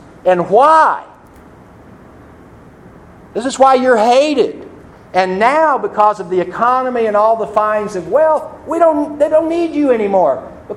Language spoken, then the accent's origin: English; United States; I'm a patriot, man. I'm an American.